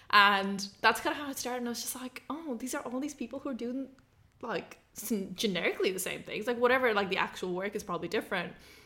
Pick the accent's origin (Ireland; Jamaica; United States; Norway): Ireland; moved away; But, like, I grew up in Ireland.